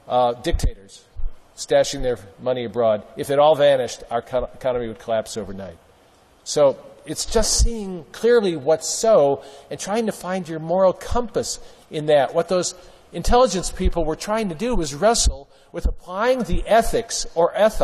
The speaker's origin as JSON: {"language": "English", "town": "Milwaukee", "region": "Wisconsin", "country": "United States", "tie": "born or raised there", "said": "That in my hometown of Milwaukee, the leadership refuses to name that the jobs they want will never come back"}